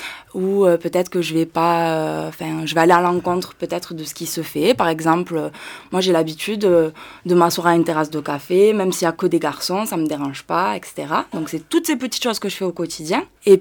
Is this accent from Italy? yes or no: no; France; j'ai grandi en France, enfin, dans une république.